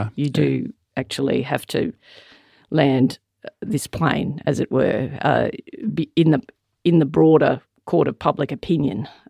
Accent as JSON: {"language": "English", "country": "Ireland", "lives_now": "Australia", "said": "Sorry, I'm Irish."}